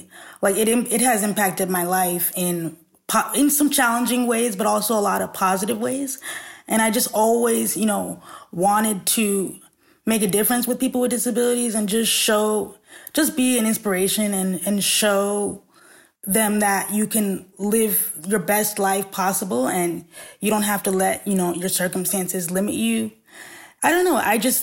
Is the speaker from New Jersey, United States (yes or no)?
yes; New Jersey, United States; So I'm from New Jersey originally, and New Jersey has a program